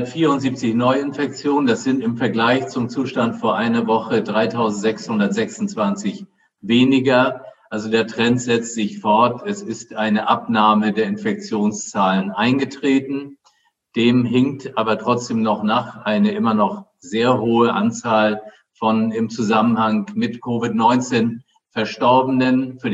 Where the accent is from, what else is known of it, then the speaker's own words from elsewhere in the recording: Flensburg, Schleswig-Holstein, Germany; born there; Was mich ein bisschen erinnert an meine Geburtsstadt Flensburg